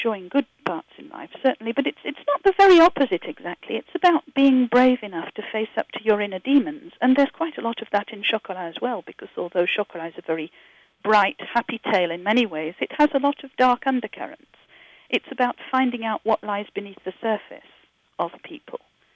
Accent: Yorkshire and the Humber, United Kingdom; I grew up in Yorkshire, in England.

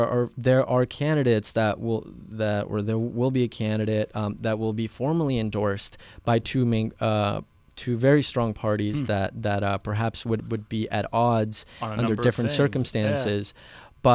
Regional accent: Colombia; first language Spanish; English is a second language; I only like to say that I speak Spanish because that's what I grew up speaking in Colombia, and then English, which is what I lived here for a really long time.

